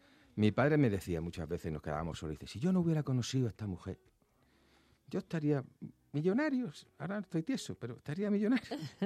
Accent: Andalusia, Spain; also born or lived in Madrid; Yo soy madrileño de nacimiento y andaluz de crecimiento.

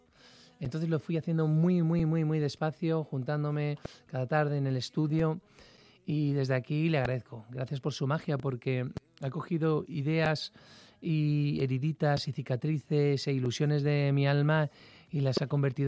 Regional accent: Cantabria, Spain; now in Madrid, Spain; Cantabria, volver allí. En cuanto llegas, ves el mar, hueles a salitre, salir a mi casa, además tengo la suerte de vivir encima del mar

